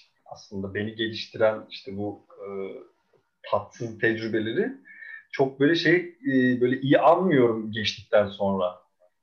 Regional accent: Ankara, Turkey; ben hani kendi toprağıma işte ne bileyim memleketime işte Ankara'ya işte sosyal çevreme böyle çok bağlı biriyim.

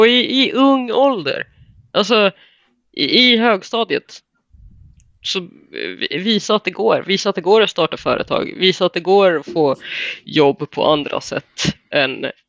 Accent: Tensta, Stockholm County, Sweden; när jag växte upp i Tensta

